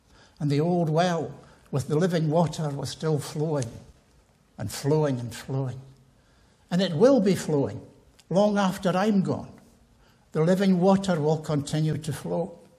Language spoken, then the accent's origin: English; Tiree, Scotland, United Kingdom; When I was a boy growing up in Tyree